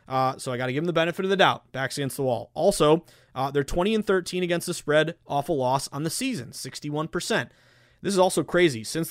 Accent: Boston, Massachusetts, United States; Yes, I'm a Boston guy

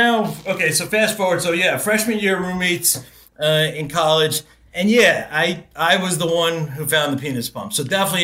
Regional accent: New York, United States; So as a New Yorker, they sent us up to upstate New York.

